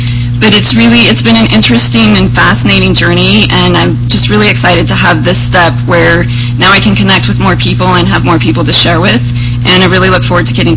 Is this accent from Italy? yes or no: no; northern Mexico, Mexico; I was raised in the Mormon colonies, a little tiny Mormon community in northern Mexico, started with polygamy and as part of a missionary effort.